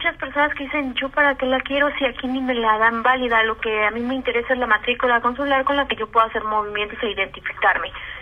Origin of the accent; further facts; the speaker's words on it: Mexico; moved away; la INE, o lo que era anteriormente el IFE, esa sí nos avala como mexicanos dentro del territorio, porque la matrícula consular la conocemos los que vivimos aquí en el extranjero